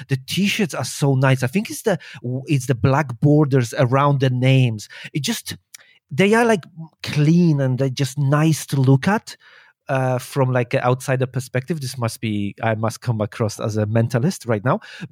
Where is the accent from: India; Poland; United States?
Poland; moved away as an adult; So I was born in Poland, and when I was 19, I think, 18, 19, I moved out as soon as I reached the age of conscious.